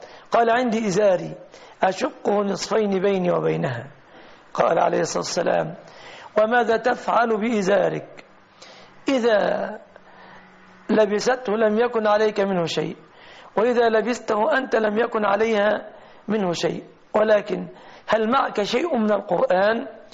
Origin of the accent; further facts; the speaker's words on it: Egypt; في بلادنا مصر الصداق يتمثل في الشبكة